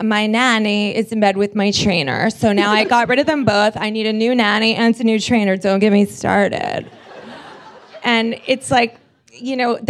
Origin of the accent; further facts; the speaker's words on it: New York City, New York, United States; I grew up in New York City in the 70s